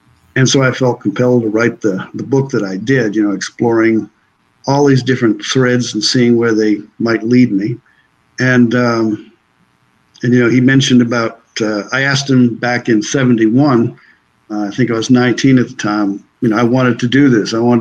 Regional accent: Maine, United States; I'm originally from Maine. I'm a true maniac, see.

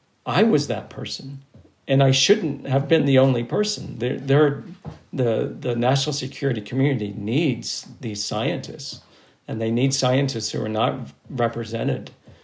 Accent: United States; I think, as an American, I look at the budget of the national security community.

